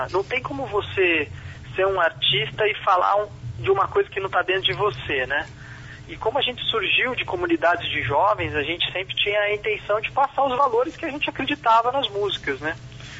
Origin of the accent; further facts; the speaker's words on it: Campinas, São Paulo, Brazil; É, nós somos de Campinas, né?